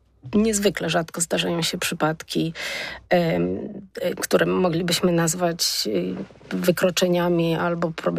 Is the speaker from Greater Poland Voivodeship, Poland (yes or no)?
yes; Poznań, Greater Poland Voivodeship, Poland; Jako poznanianka myślę, że to byłam bardzo roztropna.